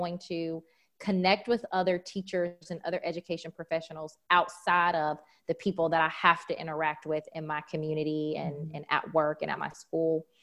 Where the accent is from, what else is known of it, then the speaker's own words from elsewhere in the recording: United States; just as an homage to the fact that, you know, I am African American.